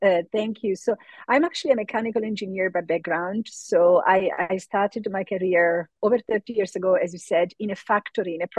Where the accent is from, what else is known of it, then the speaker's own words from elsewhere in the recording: Italy; English is a second language; moved away; I moved back to Italy, my home country, after 15 years abroad, in 2011